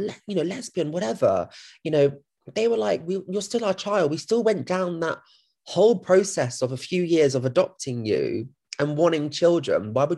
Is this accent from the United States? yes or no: no; Thailand; I'll be honest, I'm from Thailand, so what do you expect, you know?